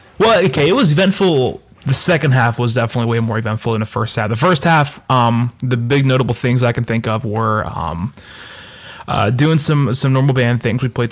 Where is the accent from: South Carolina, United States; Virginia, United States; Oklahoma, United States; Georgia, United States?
Virginia, United States; I'm from Virginia.